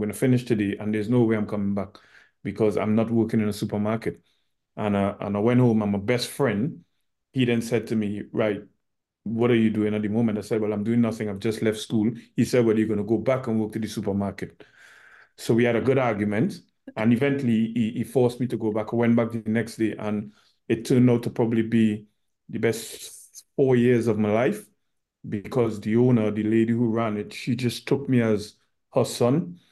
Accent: Port of Spain, Trinidad & Tobago; born there; but I was born in Trinidad, in the capital in Port of Spain. Grew up in a family of five.

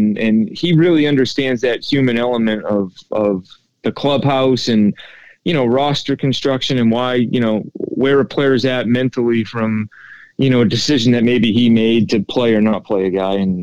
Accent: New England, United States; growing up in New England, I always idolized Tito for what he did in Boston

